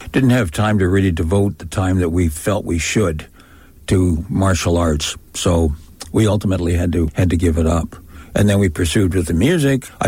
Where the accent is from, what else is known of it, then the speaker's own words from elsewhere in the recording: Toronto, Ontario, Canada; moved away; my coming here so many years ago, I was a little bit suspect by many people. Mm-hmm. Because where? I was from Toronto.